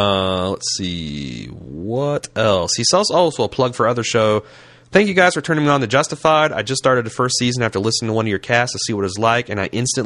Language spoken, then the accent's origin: English; Indianapolis, Indiana, United States; accent: southern; also born or lived in Texas; I'm actually born and bred in Indianapolis, and yep, I've been told many times I have a southern accent. I did spend a few years as a teenager down in Texas. Maybe I picked it up there.